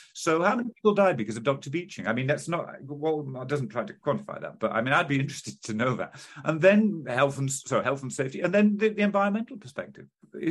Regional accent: York, Yorkshire and the Humber, United Kingdom; And my equivalent of Louth was Whitby, growing up in York.

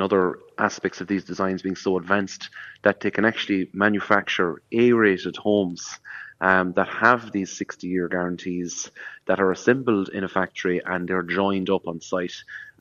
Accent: Ireland; growing up in Ireland

